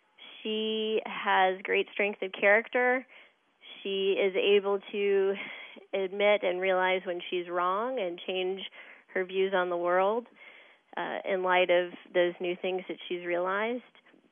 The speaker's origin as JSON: {"language": "English", "town": "Durham", "region": "North Carolina", "country": "United States", "said": "I'm from Durham, North Carolina."}